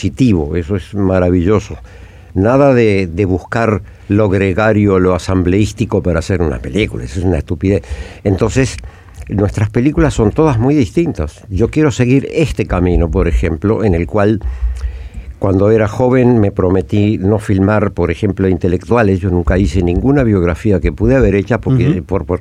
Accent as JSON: {"language": "Spanish", "country": "Uruguay", "said": "olvidando un poco de lo fúnebre que somos los uruguayos, que es un problema conocido"}